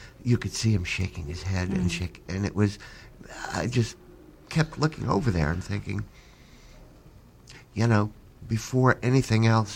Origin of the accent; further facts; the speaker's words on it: New Jersey, United States; I'm from New Jersey. We're driving in Newark, and I saw black people. There were black people where I grew up, but wasn't out of the house much.